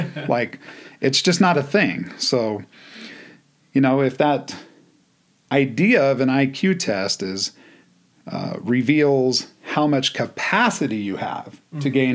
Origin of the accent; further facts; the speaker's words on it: California, United States; And growing up in California, that was not a thing.